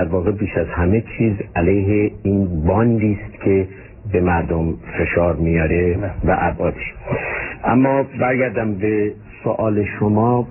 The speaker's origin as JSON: {"language": "Persian", "country": "Iran", "said": "به عنوان یه ایرانی من خودم میگم آدم خجالت میکشه"}